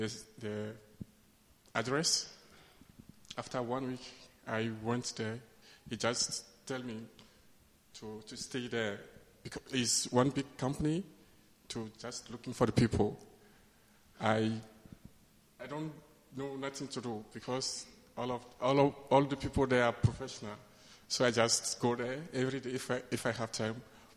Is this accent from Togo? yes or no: yes; Togo; English is a second language; Where are you from? I say, I'm from Togo. And say, ah, so you speak French? I say, yes.